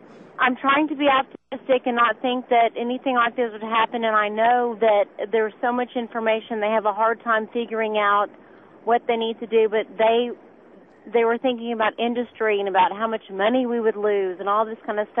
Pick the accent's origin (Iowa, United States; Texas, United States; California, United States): Texas, United States; I'm calling from Houston, Texas.